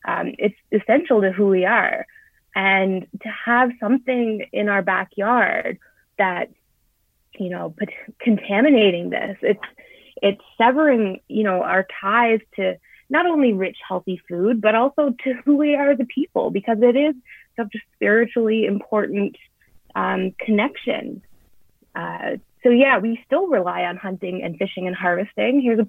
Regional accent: Happy Valley-Goose Bay, Newfoundland and Labrador, Canada; I'm an Inuk woman born and raised in Happy Valley, Goose Bay, Labrador. So way to the northeast.

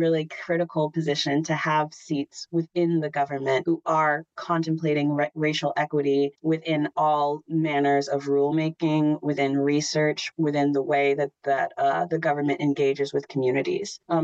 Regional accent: Maine, United States; I grew up in Maine, but not until I was in this role, because I've always primarily lived rurally.

